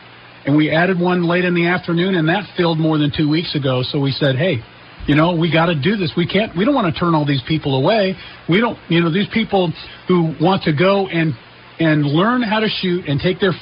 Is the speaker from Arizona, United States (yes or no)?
yes; Arizona, United States; I grew up in Arizona, so there was a lot of places out in the desert that you could go